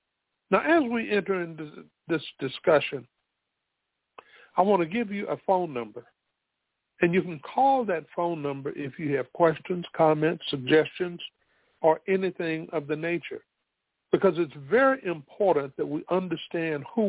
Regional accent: South Carolina, United States; As I've mentioned before, I am born and raised in South Carolina.

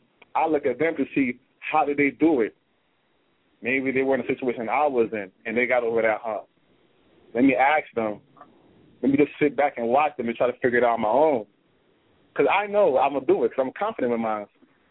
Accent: New York, United States; Yeah, I'm from New York.

